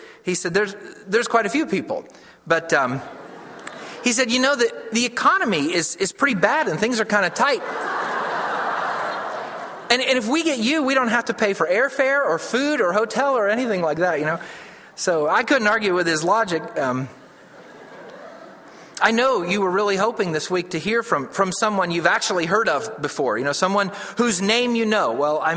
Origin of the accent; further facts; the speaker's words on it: Ohio, United States; now in Kentucky, United States; I've lived here in Kentucky for about 16 years, but I'm from Ohio originally.